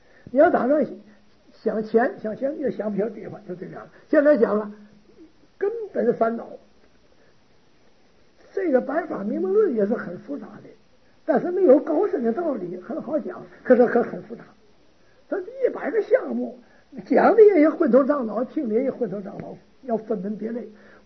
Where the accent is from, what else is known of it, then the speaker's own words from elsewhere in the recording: China; 我们中国人翻译中国话